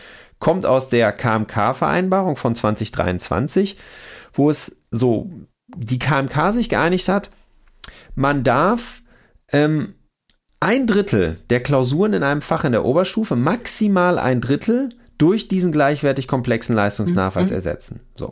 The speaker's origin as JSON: {"language": "German", "region": "North Rhine-Westphalia", "country": "Germany", "said": "Wir kommen beide aus NRW"}